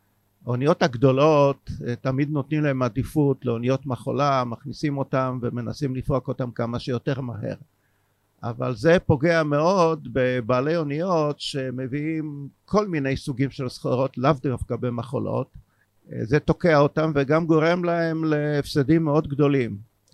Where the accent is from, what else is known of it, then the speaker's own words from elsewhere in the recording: Haifa, Haifa District, Israel; אני רואה אותו מהר הכרמל, אני חיפאי.